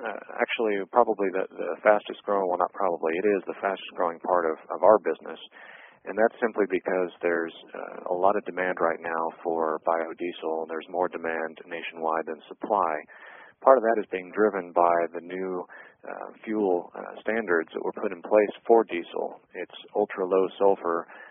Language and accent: English; Midwest, United States; I don't know if that's because I'm from the Midwest or what, but I actually my family's from California originally